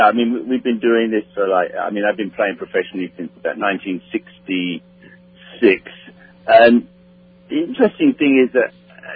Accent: London, United Kingdom; I grew up in London, but I joined a record club in Chicago

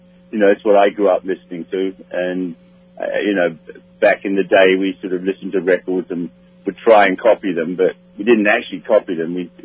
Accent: London, United Kingdom; I grew up in London, but I joined a record club in Chicago

